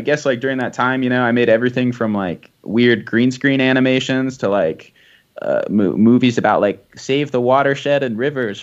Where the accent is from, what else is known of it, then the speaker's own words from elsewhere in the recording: Novi, Michigan, United States; I grew up in Michigan, in kind of a small town in Michigan. The town I grew up in was Novi, which stands for the number 5 railroad stop.